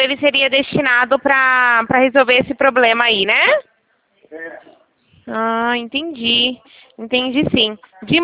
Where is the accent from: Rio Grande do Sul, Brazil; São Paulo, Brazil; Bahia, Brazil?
São Paulo, Brazil; Rio Claro